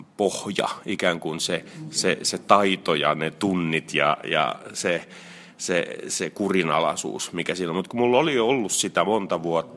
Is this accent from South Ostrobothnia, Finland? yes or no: no; Helsinki, Uusimaa, Finland; mä olen Maunulasta, Pohjois-Helsingistä, ja sitten siinä on viereinen lähiö on Oulunkylä, niin mä menin sinne yläasteelle